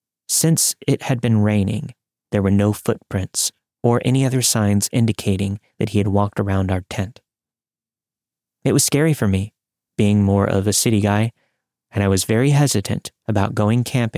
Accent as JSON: {"language": "English", "region": "East Coast", "country": "United States", "said": "I was originally from the East Coast, but I had been living in the San Francisco Bay Area."}